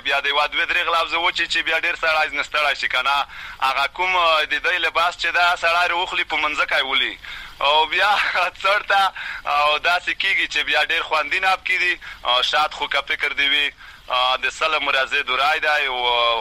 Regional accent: Matak, Khost, Afghanistan; زه خپله د خوست ولایت د تڼۍ ولسوالۍ د متک کلي اوسیدونکی

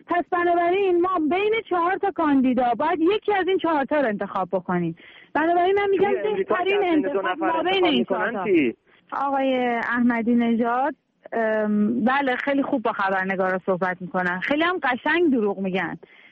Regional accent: Iran; من دانشجو بودم، من از ایران اومدم. من در واقع ایران زندگی کردم.

